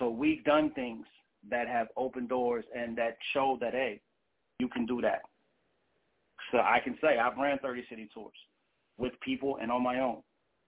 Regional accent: San Jose, California, United States; I'm from San Jose, California. Born and raised, South

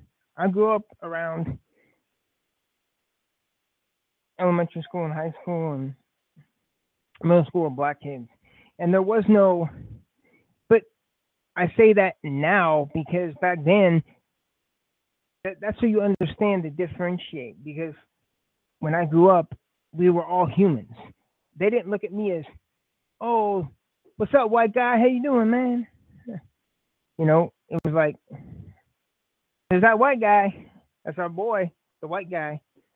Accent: Detroit, Michigan, United States; I grew up in Detroit, I can't make a name for myself.

